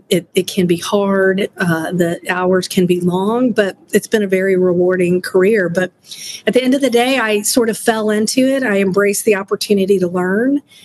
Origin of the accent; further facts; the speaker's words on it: Norman, Oklahoma, United States; also born or lived in Texas; I was born in Texas. I grew up in Norman, Oklahoma, which is where the University of Oklahoma is.